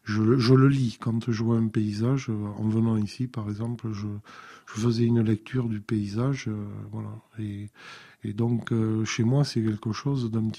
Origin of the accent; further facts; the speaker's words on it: Bergerac, Nouvelle-Aquitaine, France; je suis originaire de la Dordogne. Je suis né à Bergerac. Et donc, bon, c'est un très, très beau pays.